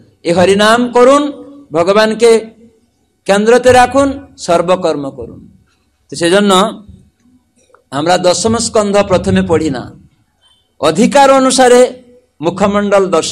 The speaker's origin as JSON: {"language": "Bangla", "region": "West Bengal", "country": "India", "said": "আমরা ভারতের লোকেরা, বাংলার ছেলেমেয়েরা বাংলা ভুলে, সংস্কৃতি ভুলে ইংরাজি দিকে দৌড়াচ্ছে"}